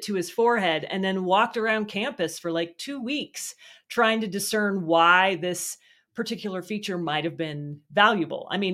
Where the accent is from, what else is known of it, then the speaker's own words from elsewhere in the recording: Idaho, United States; Where I grew up in Idaho, I think Bigfoot is more prevalent now